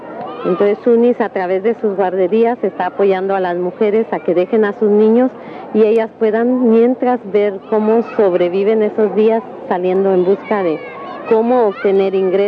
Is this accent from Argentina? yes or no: no; Guatemala; una forma de apoyar pequeños proyectos en mi país, en Guatemala